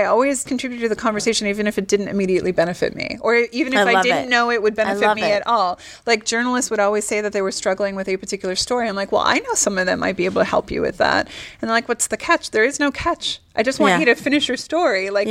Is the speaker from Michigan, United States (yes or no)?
no; Boston, Massachusetts, United States; And I grew up in Boston, and my parents live near the ocean.